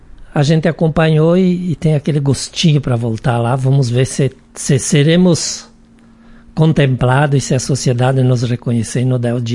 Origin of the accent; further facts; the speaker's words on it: Marau, Rio Grande do Sul, Brazil; sou natural de Marau. Com muita honra sou nascido em Veado Pardo, do qual eu tenho a honra de dizer que sou daquela sociedade. Conheço muito bem o interior